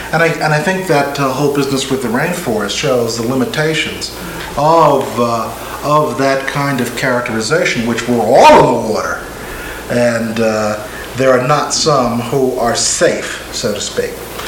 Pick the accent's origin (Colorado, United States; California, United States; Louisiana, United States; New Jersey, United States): New Jersey, United States; Newark; I'm from Newark, New Jersey, and Newark has one of the best, particularly colonial, pre-colonial libraries.